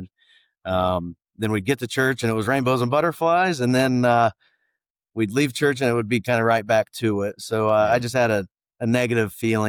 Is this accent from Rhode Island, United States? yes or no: no; Franklin, Ohio, United States; As far as growing up, I was born and raised in Franklin, Ohio.